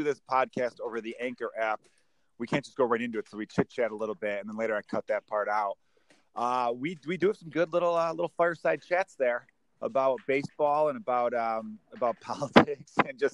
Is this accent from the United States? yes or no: yes; Chicago, Illinois, United States; I'm from Chicago, recording live here